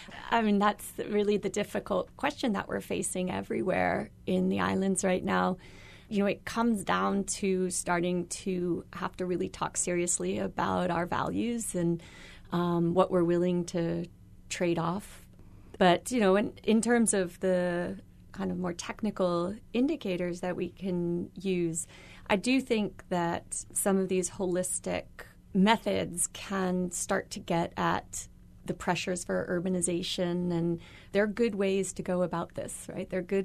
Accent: Virginia, United States; I grew up in Northern Virginia that didn't have smart growth policies.

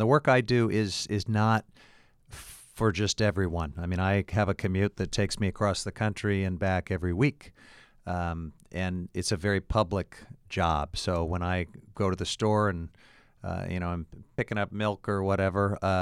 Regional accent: Independence, Missouri, United States; So you noted that I'm from Independence, Missouri. That's a politically significant place. It's the home of Harry S. Truman.

